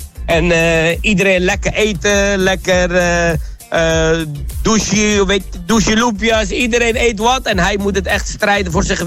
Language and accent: Dutch; Rotterdam, South Holland, Netherlands; Ik kom zelf ook uit Rotterdam, Krooswijk. Dus midden van Rotterdam